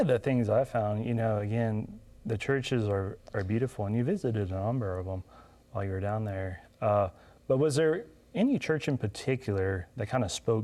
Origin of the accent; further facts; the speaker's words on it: San Antonio, Texas, United States; born there; I was born in San Antonio, which is named after St. Anthony, you know, and there's even in like Texas, there's a very, I think, a rich devotion to St. Anthony through what he started.